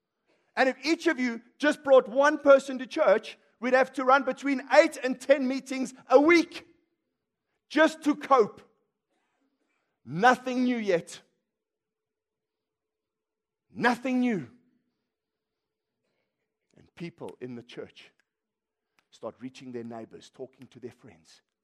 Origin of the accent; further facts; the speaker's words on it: Johannesburg, Gauteng, South Africa; So I said, it doesn't matter. I'm from Johannesburg. That's all you need to know.